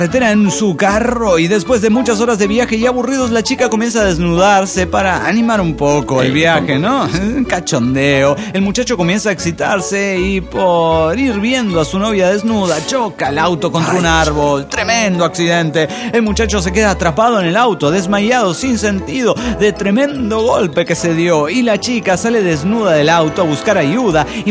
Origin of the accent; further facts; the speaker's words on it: Tlalnepantla, State of Mexico, Mexico; Hola, ¿qué tal? ¿Cómo están, amigos?